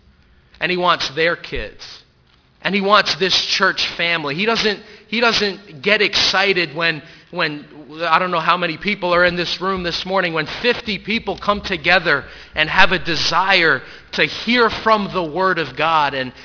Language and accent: English; New York City, New York, United States; You know, I grew up in New York City. I said this briefly in Sunday school, but I grew up in New York City.